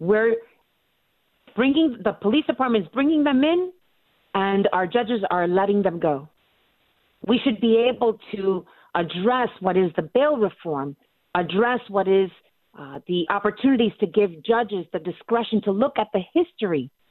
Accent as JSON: {"language": "English", "town": "Brooklyn", "region": "New York", "country": "United States", "tie": "born or raised there", "said": "representing my hometown of Williamsburg, Bushwick and Brooklyn, and Ridgewood, Queens."}